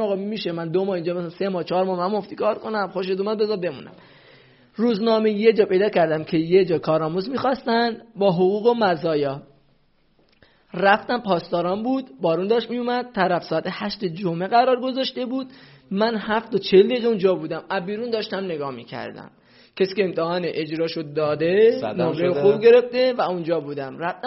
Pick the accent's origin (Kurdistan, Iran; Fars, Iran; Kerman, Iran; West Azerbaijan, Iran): West Azerbaijan, Iran; Sardasht; من اصالتا کردم آذربایجان غربی، شهرستان سردشت، یه شهر کردنشین با 120000 نفر جمعیت.